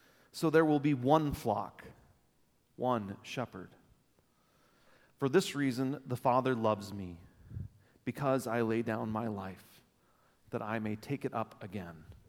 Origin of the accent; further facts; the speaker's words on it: Texas, United States; moved away as an adult; now in Fairbanks, United States; I am originally from Texas. I spent the first 26 and a half years of my life there, and I've spent the last 14 and a half years of my life right here in Fairbanks.